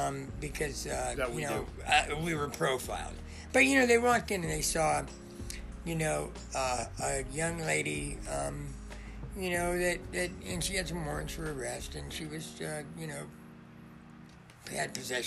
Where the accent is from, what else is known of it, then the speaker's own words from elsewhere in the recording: Los Angeles, California, United States; I'm from Los Angeles, and long before everybody was complaining about pollution, we had, days